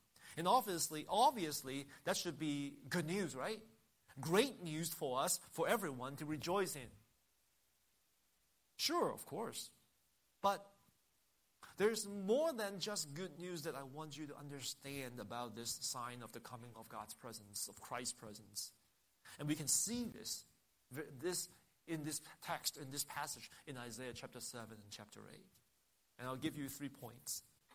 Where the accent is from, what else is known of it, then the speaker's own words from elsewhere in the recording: Hong Kong; these photos brought back a lot of memories of my young life growing up in Hong Kong. They're good memories.